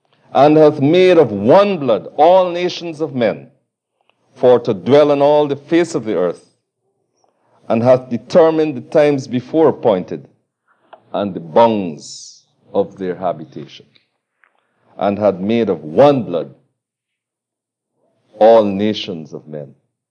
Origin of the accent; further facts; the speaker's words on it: Guyana; born there; I was born in Guyana. And was the product of a religious home